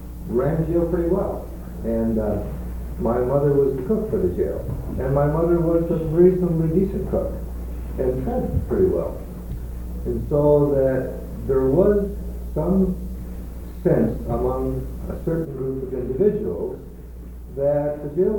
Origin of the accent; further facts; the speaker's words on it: Michigan, United States; I grew up in Market County, Michigan, a good part of my life in a house attached to the county jail.